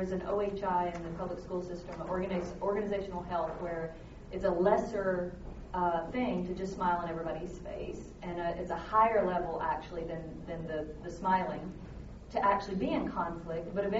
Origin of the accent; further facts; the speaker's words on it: Conroe, Texas, United States; Yes, on the way up we listened to that. We're from Conroe. We drove there.